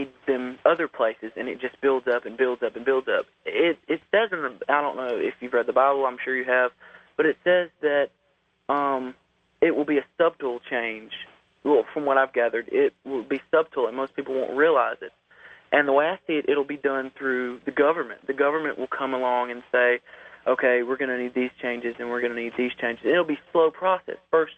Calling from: Alabama, United States; from Alabama.

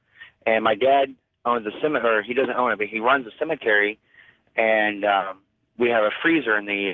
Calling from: San Antonio, Texas, United States; I'm calling from San Antonio, Texas.

